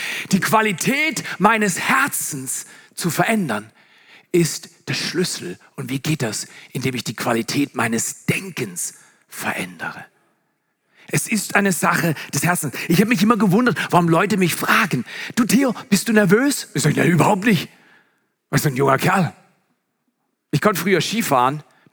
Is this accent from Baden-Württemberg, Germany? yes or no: yes; Baden-Württemberg, Germany; Weil ich komme aus dem Schwarzwald. Und der Ort, an dem ich lebe, der hat 230 Einwohner.